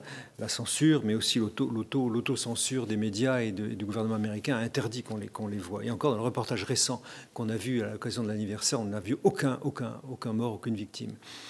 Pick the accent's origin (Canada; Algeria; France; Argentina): Algeria; Oran, Oran Province; Moi-même, je suis un enfant d'Algérie, comme notre ami Claude Jorda, que je salue, qui est ici présent. Et je me souviens que dans mon enfance, j'habitais à Oran